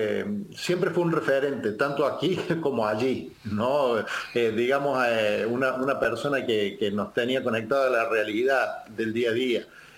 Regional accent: Córdoba, Argentina; also born or lived in Neuquén / La Pampa; yo soy oriundo de Córdoba, yo nací en Córdoba, parte de mi familia todavía vive en Neuquén. Mis padres migraron de Córdoba a Neuquén en el año 82 aproximadamente

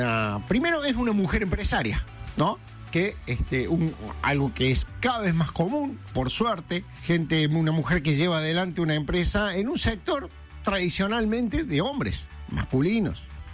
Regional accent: Charras, Córdoba, Argentina; allí en General Cabrera, en el centro sur, digamos, de la provincia de Córdoba, departamento Juárez Celman, ahí cerca de General Deza, Las Perdices, del otro lado Carnerillo, Charras, mi pueblo.

